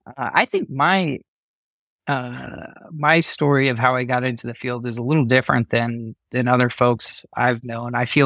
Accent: El Paso, Texas, United States; I grew up in El Paso, Texas, and I walked into the local prosthetic facility and said I wanted a job.

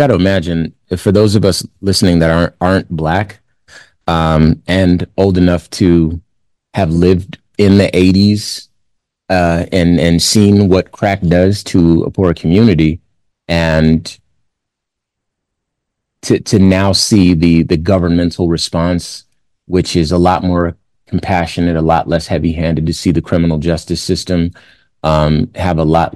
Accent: Compton, California, United States; you're from Detroit, I'm from Compton, so that's really where the crack hit, right? So I was born into that.

